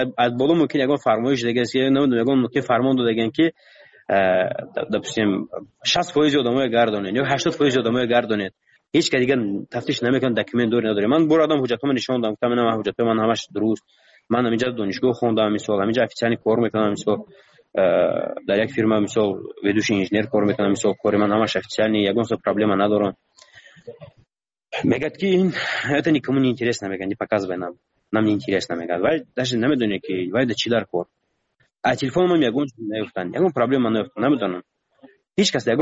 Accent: Tajikistan; من گفتم من تاجیکم، گفتم از تاجیکستانم.

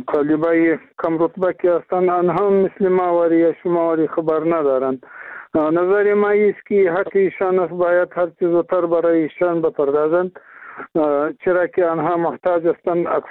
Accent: Afghanistan; ما افغان هستیم

